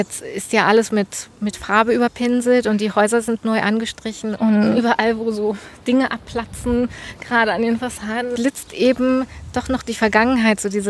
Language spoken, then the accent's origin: German; Germany; meine Kindheit in der DDR in den 80ern.